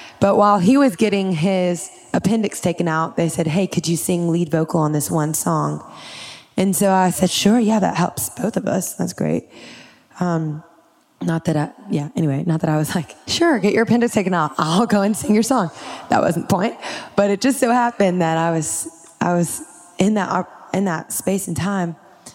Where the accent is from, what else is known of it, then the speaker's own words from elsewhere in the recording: Louisiana, United States; I've never seen the snow. I'm from Louisiana.